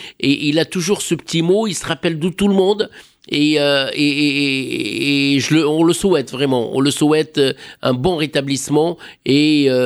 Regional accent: Djerba, Medenine, Tunisia; moi je suis né à Djerba, j'ai grandi à Djerba, j'étais à l'école à Djerba et j'ai même j'étais joueur de football dans l'équipe locale de Djerba

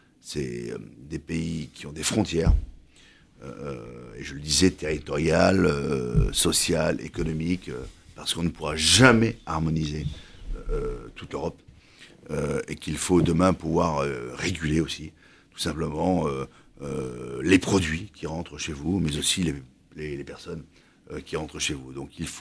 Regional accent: Bergerac, Nouvelle-Aquitaine, France; Moi, je suis de Bergerac, mais à côté de Bergerac.

